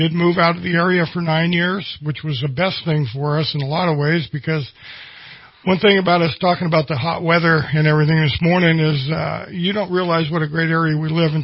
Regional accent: Reading, Pennsylvania, United States; I was born and raised here in Reading, and I was born at Mercy Hospital

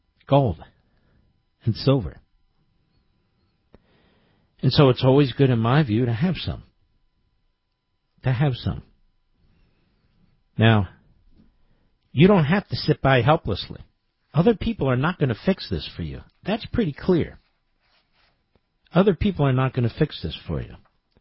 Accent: Cheltenham, Pennsylvania, United States; You know, I grew up on Cheltenham, right on the border with North Philadelphia. And I went to school at Temple in North Philadelphia.

